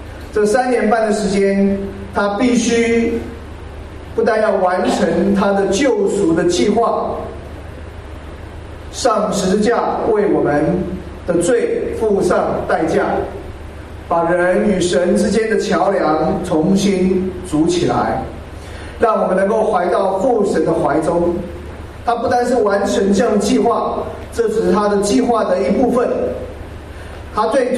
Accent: Taiwan; now in United States; 我从台湾过来，不过台湾住的年日已经比美国还少了。我在美国已经牧会跟居住有30年了

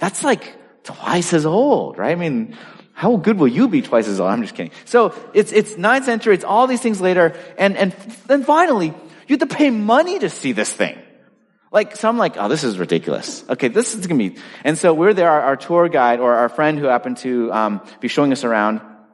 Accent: Boston, Massachusetts, United States; No, man, I grew up in Boston. I've never been on the Freedom Trail.

